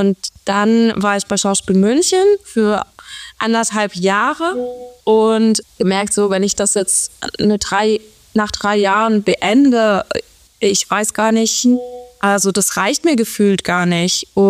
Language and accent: German; Salzburg, Austria; Also genau, also aufgewachsen bin ich in Salzburg, genau genommen, und ich war am musischen Gymnasium in Salzburg